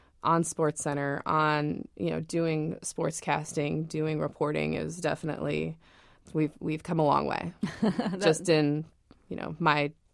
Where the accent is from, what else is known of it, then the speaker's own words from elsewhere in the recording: Detroit, Michigan, United States; I am from Detroit, And I was, let's see, 6 years old when the Detroit Tigers won the World Series in 84.